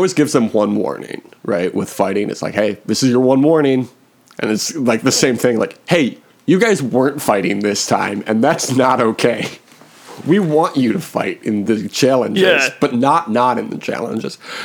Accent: United States; Not like us Americans. We love to shout.

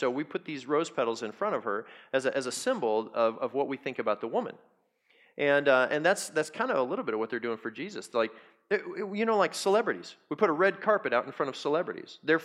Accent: United States; makes me glad I'm an American. I love our country.

